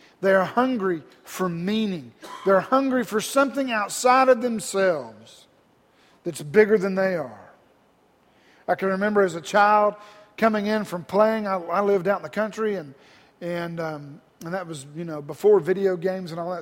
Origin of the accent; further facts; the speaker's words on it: Georgia, United States; You know, I'm from Georgia, and I like the Georgia Bulldogs, and they didn't do too well yesterday.